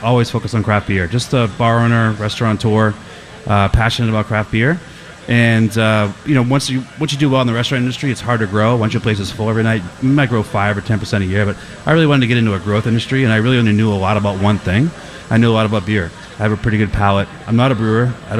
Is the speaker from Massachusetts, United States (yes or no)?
yes; Everett, Massachusetts, United States; now in Boston, United States; And growing up in Everett and living in Boston my whole adult life, like 617 means a lot to me